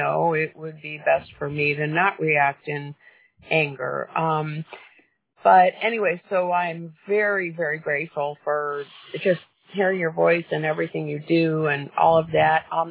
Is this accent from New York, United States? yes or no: no; Chicago, Illinois, United States; moved away; I was born and raised in Chicago, and I literally left because I couldn't handle it.